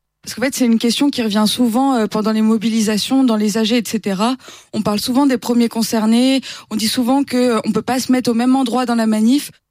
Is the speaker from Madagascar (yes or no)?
no; Rennes, Brittany, France; Bonjour, je viens de Rennes.